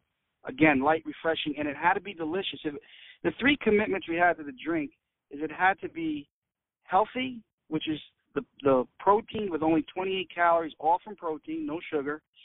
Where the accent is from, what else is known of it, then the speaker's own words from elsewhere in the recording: West Haven, Connecticut, United States; from a kid growing up in West Haven, Connecticut, behind the shopping plaza, rolling dice, pitching quarters, and flipping baseball cards.